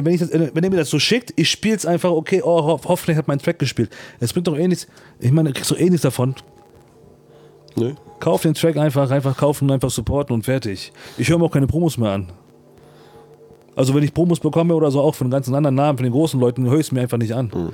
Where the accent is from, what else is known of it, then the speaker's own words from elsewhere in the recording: Turkey; Bin Türke und wenn ich dann zum Beispiel irgendwo hinkomme